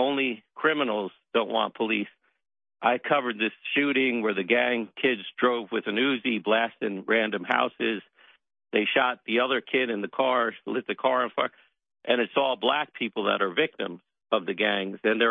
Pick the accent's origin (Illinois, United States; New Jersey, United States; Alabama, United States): New Jersey, United States; South Orange; where I grew up in South Orange, next to Newark